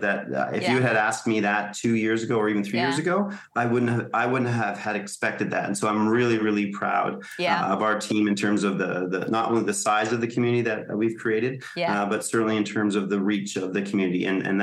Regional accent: Canada; So, we're very excited to capstone the year here in my home country of Canada.

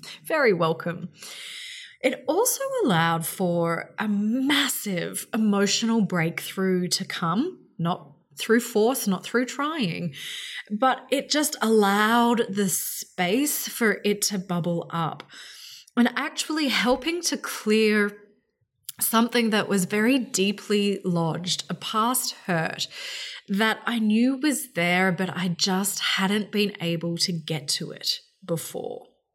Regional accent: Brisbane, Queensland, Australia; the floods here in my hometown in Brisbane derailed our entire city.

